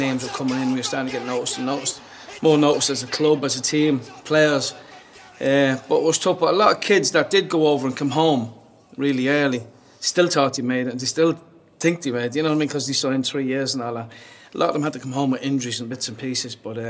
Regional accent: Drogheda, Leinster, Ireland; And I was the lad from Drogheda, big family, mad to go home.

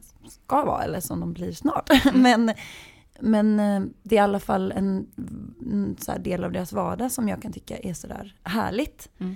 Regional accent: Gothenburg, Västra Götaland County, Sweden; För jag är ju uppvuxen i villa i Askim och på Näset. Och det är så här Göteborgs lite snofsigare områden.

